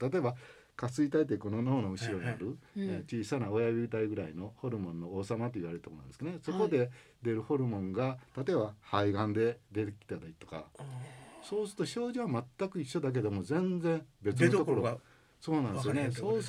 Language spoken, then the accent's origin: Japanese; Kobe, Hyogo, Japan; now in Ashiya, Japan; 関西、特に自分の生まれ育った神戸に帰ってこられて非常に嬉しかったですね。